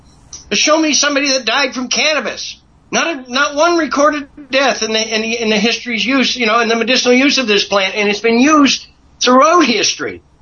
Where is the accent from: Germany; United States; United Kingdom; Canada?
Canada; under the Charter of Rights, it says, as a Canadian, I have the right to life.